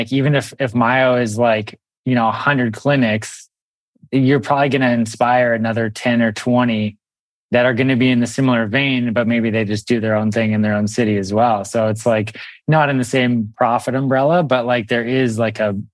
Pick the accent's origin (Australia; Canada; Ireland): Canada; Victoria, British Columbia; now in Los Angeles, United States; No, I'm actually from Canada as well. I grew up in Victoria.